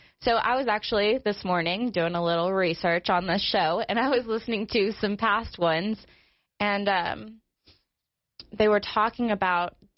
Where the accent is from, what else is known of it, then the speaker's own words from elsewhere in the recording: Cody, Wyoming, United States; I'm from Cody, so we came back to Wyoming and really just trying to make a better life and a safer life for my kids.